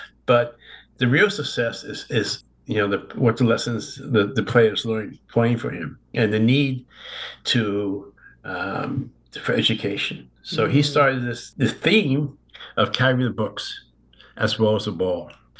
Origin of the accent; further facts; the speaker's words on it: New York, United States; I grew up on Long Island, but I went to school in Queens with a bunch of my friends.